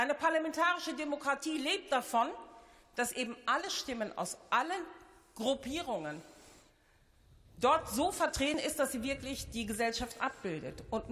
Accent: Paderborn, North Rhine-Westphalia, Germany; ich bin gebürtig aus Paderborn, bin eine waschechte Ostwestfälin

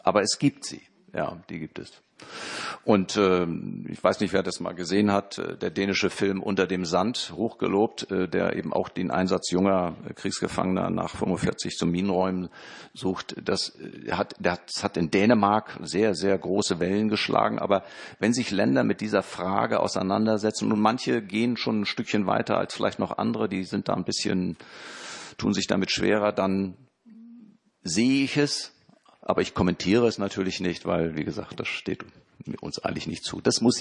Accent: Germany; Das ist nichts, was wir als Deutsche verlangen können.

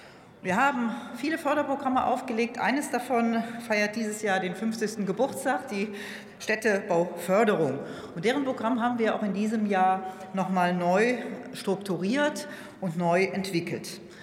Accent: Andernach, Rhineland-Palatinate, Germany; Meine Heimatstadt Andernach, aus der ich komme

